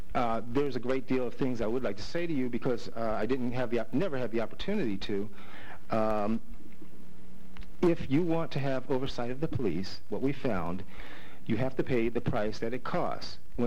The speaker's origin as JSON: {"language": "English", "town": "Philadelphia", "region": "Pennsylvania", "country": "United States", "tie": "born or raised there", "said": "He grew up in South Central Los Angeles. I grew up in North Philly. So as I said, we know what police abuse is about."}